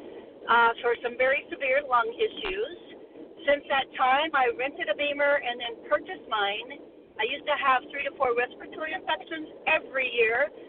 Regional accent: Jacksonville, Florida, United States; I'm from Jacksonville, Florida.

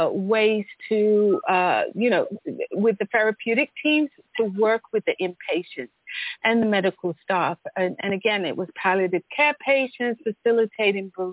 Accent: Oxford, South East England, United Kingdom; now in United States; so I was born and raised in Oxford, England

